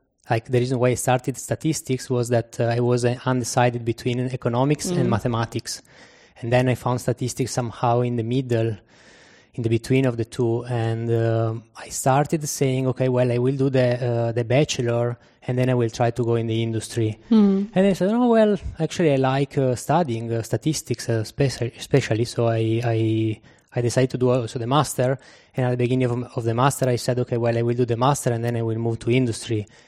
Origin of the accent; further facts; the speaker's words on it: Italy; I'm from Italy, and I studied and now working in statistics since quite a long time.